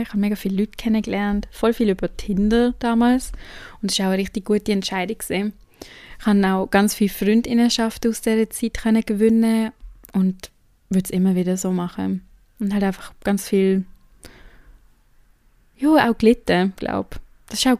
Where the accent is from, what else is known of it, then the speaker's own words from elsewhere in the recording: Switzerland; Aber ich bin nicht in Basel aufgewachsen, sondern so nebendran.